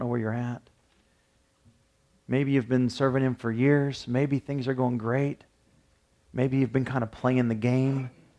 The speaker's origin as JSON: {"language": "English", "region": "Indiana", "country": "United States", "tie": "born or raised there", "said": "Although I was born and raised in Indiana, so got to give shout out and props to Indiana, right?"}